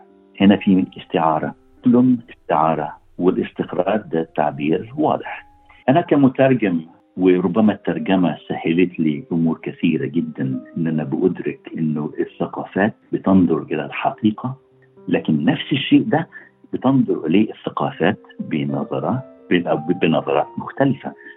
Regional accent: Egypt; أنا كمصري من أفريقيا

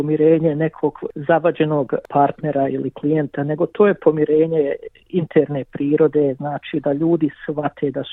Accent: Bosnia & Herzegovina; now in Australia; Isto onako kao što su nas razumijevali kada smo došli kao izbjeglice iz Bosne i Hercegovine u Australiju

